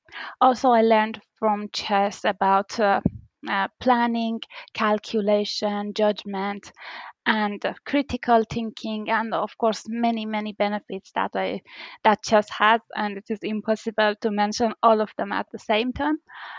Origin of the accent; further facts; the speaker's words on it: Iran; English is a second language; now in United Kingdom; Well, I'm originally from Iran, but right now I'm a refugee in the United Kingdom.